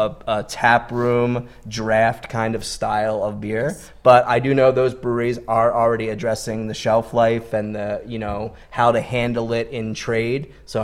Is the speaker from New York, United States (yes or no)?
no; Wilmington, Delaware, United States; Born and raised in Wilmington, Delaware, when you don't have a team with your state, you have to pick and choose.